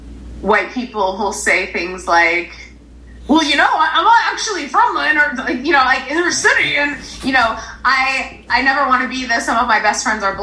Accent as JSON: {"language": "English", "town": "Paterson", "region": "New Jersey", "country": "United States", "tie": "born or raised there", "said": "you know, growing up in Paterson, essentially."}